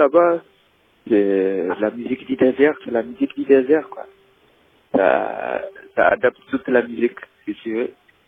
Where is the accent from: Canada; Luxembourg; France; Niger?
Niger; Agadez; French is a second language; moi je viens de Niger, au nord du Niger, plus précisément à Gadès. Je suis une communauté qu'on appelle les Touaregs, et Kelsamachek. Qu'on vive dans le désert, notre environnement.